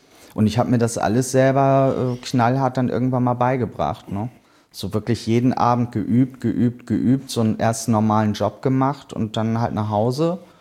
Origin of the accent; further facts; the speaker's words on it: Hamburg, Germany; ich bin ja auch ein Hamburger Dern